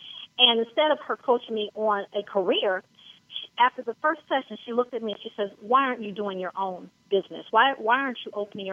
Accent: Detroit, Michigan, United States; So I am originally from Detroit, and I was working at a number two trauma hospital there in Detroit.

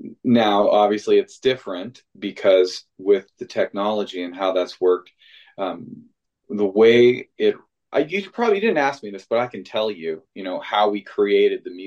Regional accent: Milpitas, California, United States; I grew up in Milpitas, the little northern border city of San Jose.

